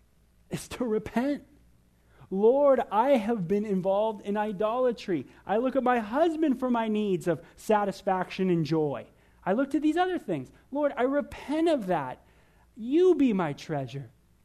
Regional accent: North Hollywood, California, United States; all the things I went through growing up in North Hollywood

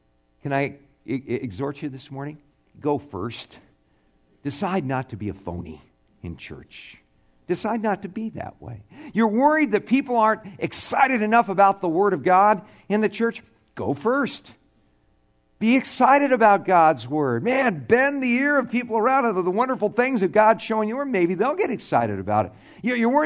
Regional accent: Tucson, Arizona, United States

